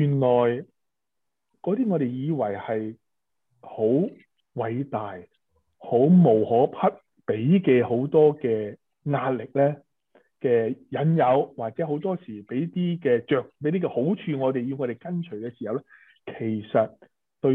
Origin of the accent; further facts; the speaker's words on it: China; 其实就系我哋中国人就用咗开光咁啊